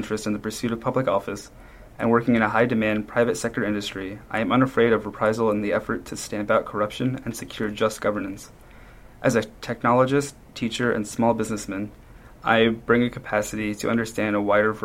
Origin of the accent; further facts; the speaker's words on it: Forest Hills, New York, United States; I have local roots, having been born and raised in Forest Hills and now live in Kew Gardens.